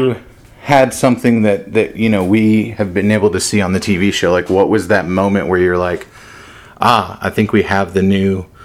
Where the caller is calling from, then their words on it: Dallas, Texas, United States; I'm calling you from Dallas, Texas, which has been a very progressive city, but in a very unprogressive state on this subject matter in particular.